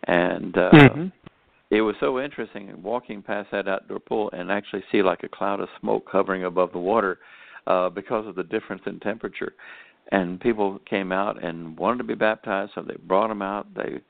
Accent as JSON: {"language": "English", "region": "Mississippi", "country": "United States", "said": "even though I'm from Mississippi, I don't really know who Vern is"}